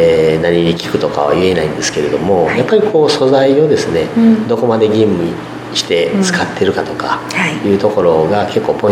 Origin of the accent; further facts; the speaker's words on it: Kagoshima, Japan; あの例えばうちの地元で採れるパッションフルーツっていうのが有名なんですけど、はい、あの鹿児島県では一応ハウスの出荷高で 2番目のとこなんですけどね、